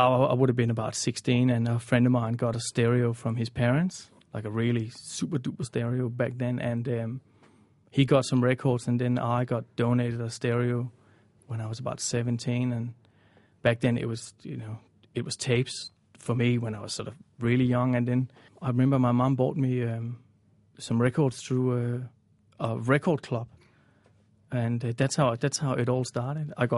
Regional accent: Denmark; now in Canberra, Australia; I'm originally from Denmark. I live in Canberra now

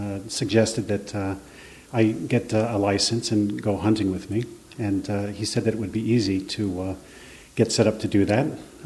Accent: Los Angeles, California, United States; now in Japan; And in my hometown of Los Angeles, every year, there's something on the order of 500 deaths

